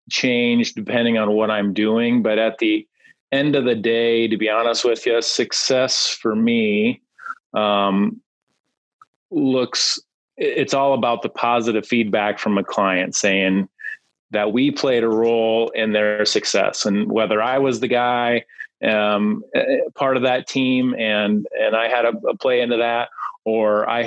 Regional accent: Iowa, United States; I grew up in Northwest Iowa on a diversified crop and livestock farm.

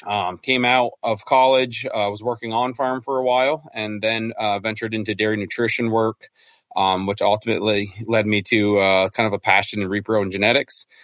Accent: Vermont, United States; I live in northeastern Vermont with my wife and two kids, born and raised in Vermont.

